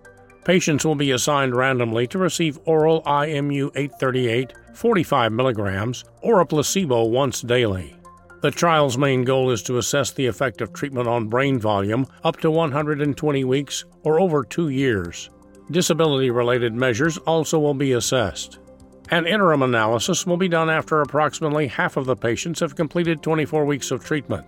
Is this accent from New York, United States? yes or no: yes; New York City, New York, United States; I grew up in New York City, where I probably spent more time on the subway than in the sun.